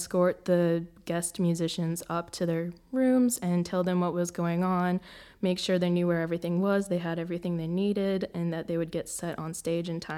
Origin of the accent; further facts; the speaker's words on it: Hawaii, United States; And I'm from Hawaii, too, so it was a completely different change of pace of life.